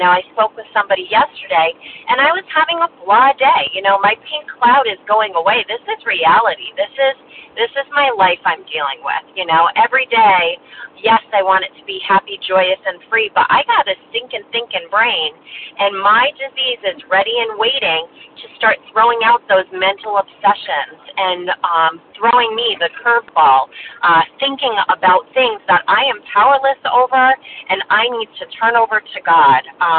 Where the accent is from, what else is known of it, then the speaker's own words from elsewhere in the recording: Massachusetts, United States; from Massachusetts